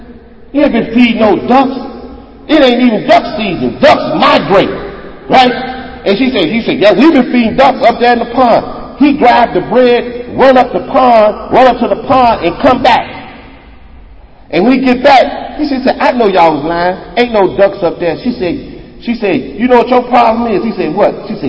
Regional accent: Chicago, Illinois, United States; Now, I'm from Chicago. Chicago cold ain't got nothing on North Dakota cold.

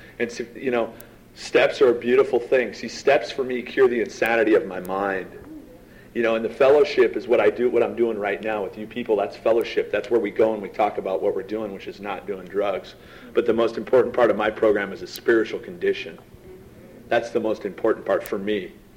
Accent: California, United States; I'm from California.

